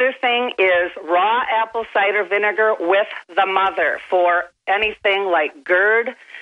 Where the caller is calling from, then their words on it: Wisconsin, United States; Hi, Alex. I'm calling from Wisconsin.